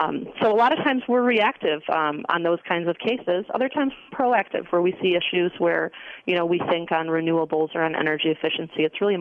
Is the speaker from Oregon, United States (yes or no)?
no; Grand Rapids, Michigan, United States; I'm from Michigan, grew up in Grand Rapids, wanted to come back home.